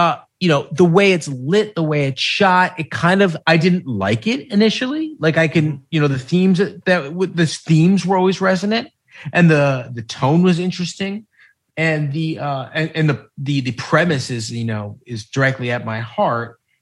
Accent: United States; as an American, Canadian, and straight up, like, you know, an American film nerd to some extent

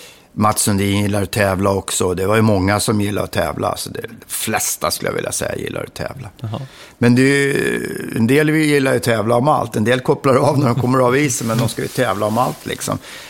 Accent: Huddinge, Stockholm County, Sweden; Det var vimlade unga där jag växte upp i Huddinge på Rådsvägen, Rådsbacken.

